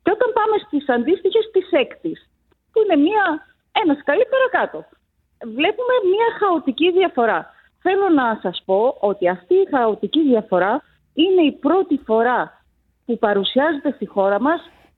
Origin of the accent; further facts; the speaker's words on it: Kozani, Western Macedonia, Greece; Είμαι από την Κοζάνη.